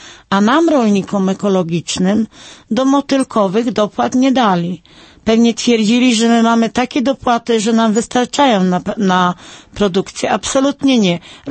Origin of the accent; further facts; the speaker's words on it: Kuyavian-Pomeranian Voivodeship, Poland; jest to województwo kujawsko-pomorskie